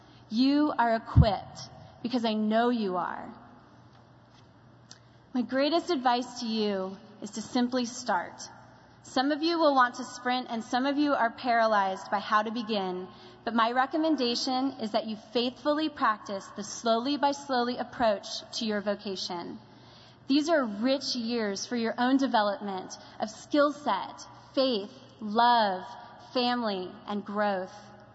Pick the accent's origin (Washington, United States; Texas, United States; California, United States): Washington, United States; Spokane; now in Nashville, United States; all of a sudden I was just … from Spokane, Washington, feeling disoriented about where I was and certainly confused about who I was.